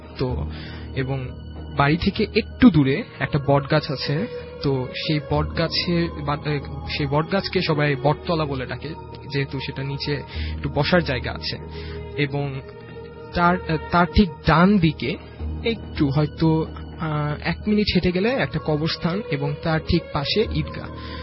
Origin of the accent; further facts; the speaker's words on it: Dhaka, Dhaka Division, Bangladesh; আমি বাংলামোটর থেকে এসেছি।